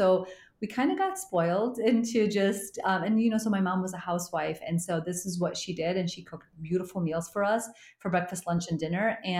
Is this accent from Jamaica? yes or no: no; Sierra Leone; also born or lived in Zaire; now in United States; I was born in Zaire, actually. And then I lived in Sierra Leone. And so we moved here because there was a civil war that was happening. And so we came to the States as refugees.